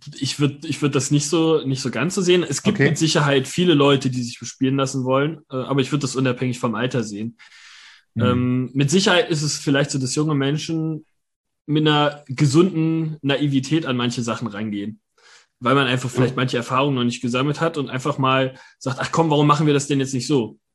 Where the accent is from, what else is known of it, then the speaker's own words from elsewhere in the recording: Saxony-Anhalt, Germany; also born or lived in Bavaria; Da habe ich keine Erinnerung mehr dran. Das war nur, also ein Jahr, nachdem ich geboren bin, sind wir dann nach Sachsen-Anhalt gezogen.